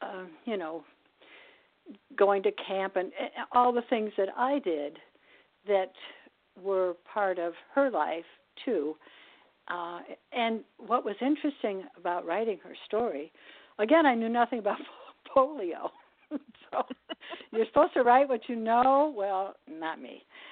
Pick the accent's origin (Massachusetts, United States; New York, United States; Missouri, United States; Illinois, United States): Illinois, United States; Chicago; She grew up in Minneapolis, and I grew up in Chicago. We're the same age.